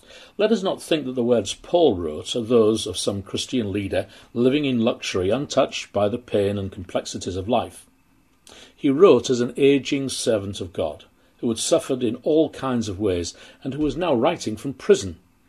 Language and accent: English; Kingston upon Hull, Yorkshire and the Humber, United Kingdom; born there; I was born in Kingston-upon-Hull, the birthplace of William Wilberforce.